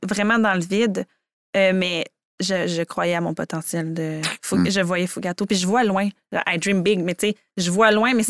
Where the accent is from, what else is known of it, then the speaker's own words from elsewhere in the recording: Quebec, Canada; Moi, je suis en Gaspésie. Je viens de la Gaspésie. Ma famille est en Gaspésie